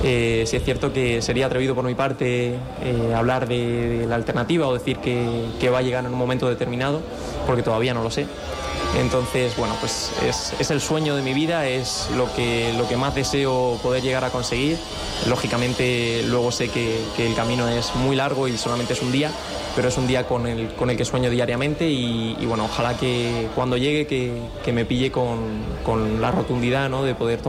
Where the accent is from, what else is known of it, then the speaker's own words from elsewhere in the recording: Ayora, Valencian Community, Spain; tengo un pie en cada sitio y me considero, sinceramente, me considero tanto valenciano, porque me he criado en mi pueblo, en Ayora, en Valencia